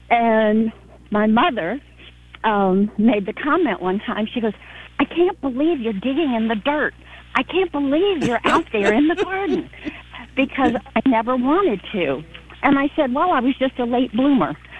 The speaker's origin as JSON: {"language": "English", "region": "Georgia", "country": "United States", "tie": "born or raised there", "said": "when I was growing up in Georgia, my grandmother had a big family garden"}